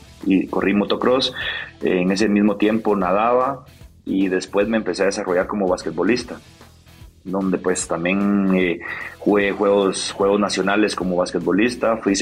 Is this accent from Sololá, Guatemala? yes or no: no; Jalapa, Guatemala; yo soy pues originario de Oriente, de Jalapa, para ser más específico